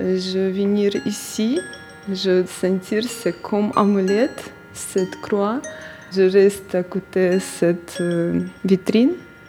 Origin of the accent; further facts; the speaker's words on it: Russia; je suis russe.